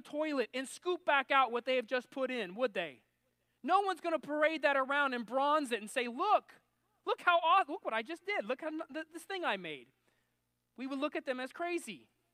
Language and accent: English; West Coast, United States; I grew up, as I've told you guys many a times, I grew up on the West Coast.